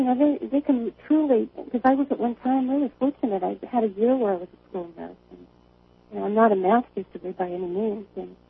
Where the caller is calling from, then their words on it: Seattle, Washington, United States; I said, you know, I said, I'm calling from Seattle.